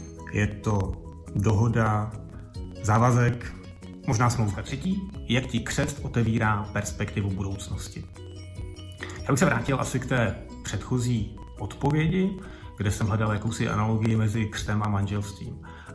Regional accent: Ostrava, Moravian-Silesian Region, Czechia; je mi 42 let. Narodil jsem se a žiju v Ostravě.

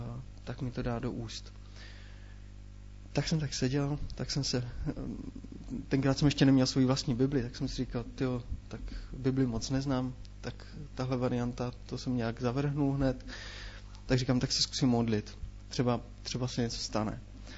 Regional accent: Frýdek-Místek, Moravian-Silesian Region, Czechia; z naší rodiny není nikdo věřící a pocházím z Frýdku Místku. A bylo to tak, že jsem bydlel na sídlišti

